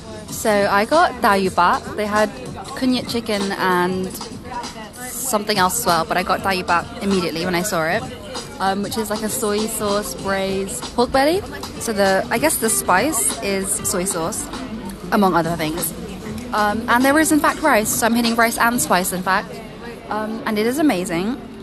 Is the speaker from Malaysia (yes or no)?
yes; Malaysia; I'm Chinese Malaysian.